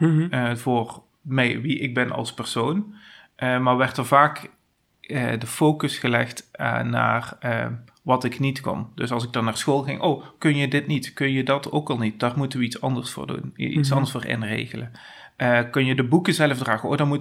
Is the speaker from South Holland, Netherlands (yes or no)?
no; North Brabant, Netherlands; Ik kom uit Zuidoost-Brabant.